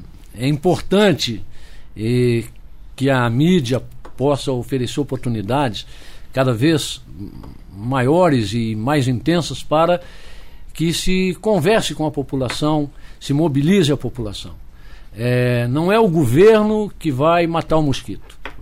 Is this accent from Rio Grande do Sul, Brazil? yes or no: yes; Rio Grande do Sul, Brazil; um bom dia aos gaúchos, né? Minha terra, e essa bela região aí do sul